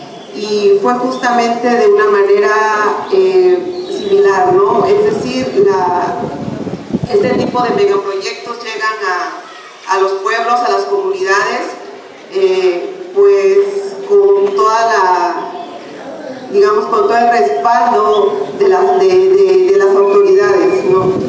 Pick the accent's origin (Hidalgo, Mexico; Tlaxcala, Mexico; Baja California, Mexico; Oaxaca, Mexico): Oaxaca, Mexico; Ciudad Ixtepec; soy de Ciudad Ixtepec. Es un municipio que está como a 12, 13 kilómetros de distancia de donde nos encontramos ahora.